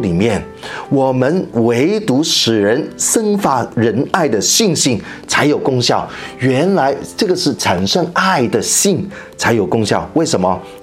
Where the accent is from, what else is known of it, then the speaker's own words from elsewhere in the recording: China; 简单来说，用我们中国人的话，就是保罗跟加拉太人说